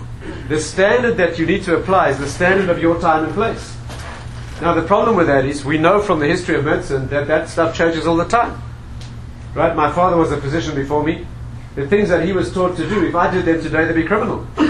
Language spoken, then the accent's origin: English; South Africa; also born or lived in Israel; I was brought up in South Africa.